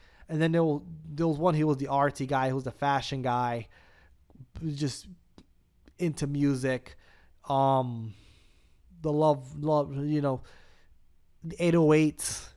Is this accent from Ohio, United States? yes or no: no; New York, United States; born there; now in Florida, United States; And, well, I live in Florida now. Yeah, I do live in Florida, guys. But me as a person who's born in New York, I do like when East Coast people win.